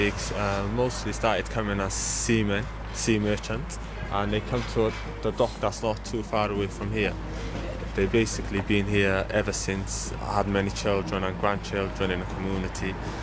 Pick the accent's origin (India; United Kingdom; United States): United Kingdom; Butetown, Wales; Yeah, I was born and bred in Butte Town.